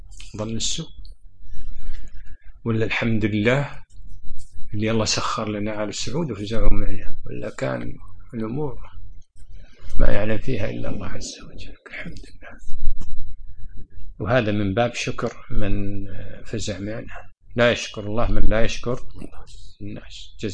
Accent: Kuwait; وحتى عند الناس عندنا في الكويت يعني بعضهم لو جاء حادث أو كذا يسوي زي فداء نفس

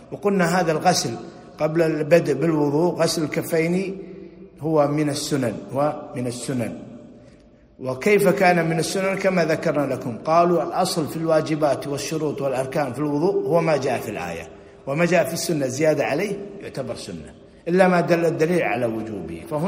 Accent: Kuwait; لذلك اشتهرت عندنا في الكويت سوق ماذا؟ الصفافير

